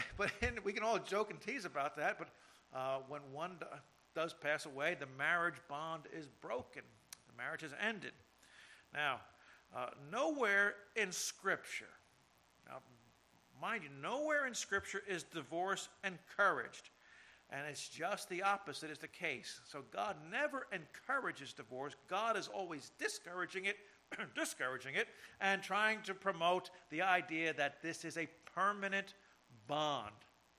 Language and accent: English; New Jersey, United States; My wife left her family to follow me back to my hometown to stay in New Jersey. And we've been here for 32 years.